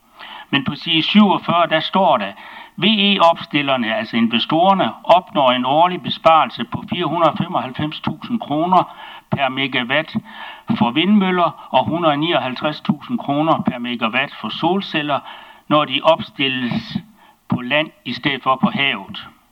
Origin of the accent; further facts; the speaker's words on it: Copenhagen, Capital Region of Denmark, Denmark; og jeg kommer fra Østerbro